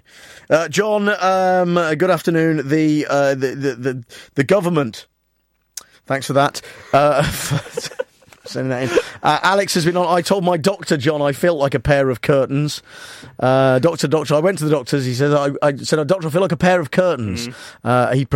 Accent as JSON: {"language": "English", "country": "United Kingdom", "said": "we're British and we like queuing?"}